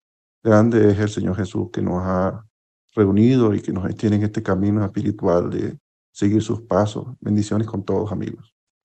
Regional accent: Venezuela; now in Quito, Ecuador; Yo soy nativo de Venezuela, vivo en Ecuador, en Quito actualmente.

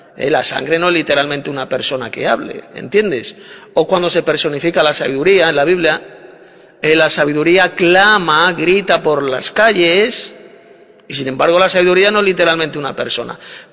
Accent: Madrid, Community of Madrid, Spain; de Madrid, España.

